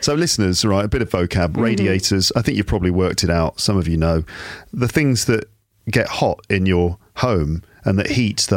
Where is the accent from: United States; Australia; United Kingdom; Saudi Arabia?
United Kingdom; England; I'm English and I've also lived, you know, I'm from the Midlands in England, which is, you know, a few degrees north of Paris where my wife is from.